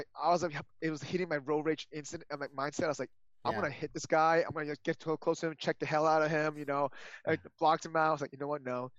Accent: Florida, United States; I mean, growing up in South Florida, you know, it was a little different

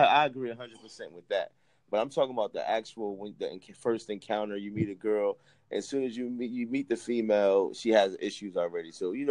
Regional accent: Connecticut, United States; I'm from well, I'm from … I'm from Connecticut, Clean North

